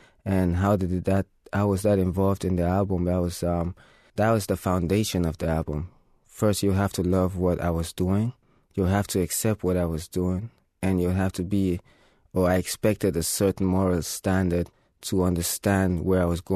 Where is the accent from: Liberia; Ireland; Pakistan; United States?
Liberia; also born or lived in Sierra Leone; now in Germany; I'm from Liberia and Sierra Leone. I just came back a couple of weeks ago.